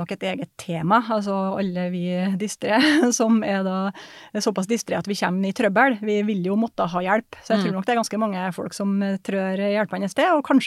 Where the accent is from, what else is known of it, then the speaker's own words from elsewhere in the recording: Surndal, Møre og Romsdal, Norway; helt fra Indre Nordmøre, da, Surndalen, der jeg kommer fra